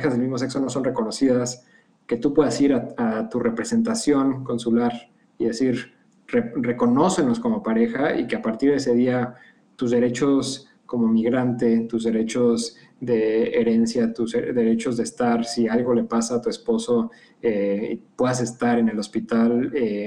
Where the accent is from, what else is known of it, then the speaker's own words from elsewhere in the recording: Mexico; soy mexicano. Puedo contestar, soy un hombre gay.